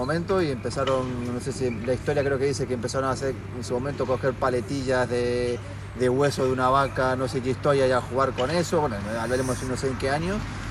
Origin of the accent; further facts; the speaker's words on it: Buenos Aires, Argentina; now in Barcelona, Spain; Yo vengo de Buenos Aires, de Argentina, y ya llevo 20 años en España, en Barcelona.